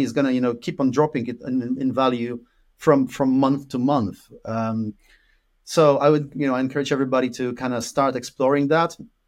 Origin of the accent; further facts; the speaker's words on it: Poland; I'm Polish myself originally, so I grew up in Poland.